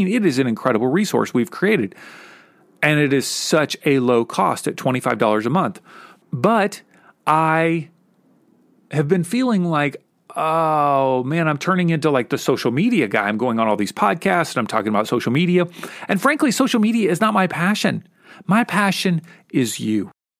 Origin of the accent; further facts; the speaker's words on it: Kentucky, United States; Polish jokes about people in Poland were so popular in the 80s where I grew up in Kentucky.